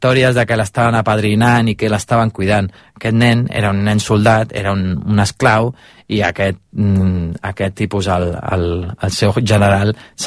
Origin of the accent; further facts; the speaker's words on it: Barcelona, Catalonia, Spain; jo vinc de Barcelona